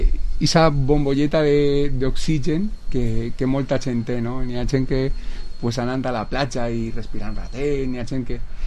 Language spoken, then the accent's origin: Catalan; Villarreal, Valencian Community, Spain; el nom de Villarreal, dic ahí estem nosaltres, mos estan escrivint el nom, dic, és el meu poble